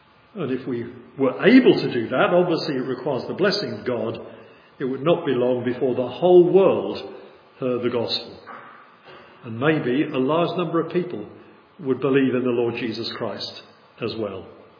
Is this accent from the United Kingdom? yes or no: yes; United Kingdom; But of course, we're all English.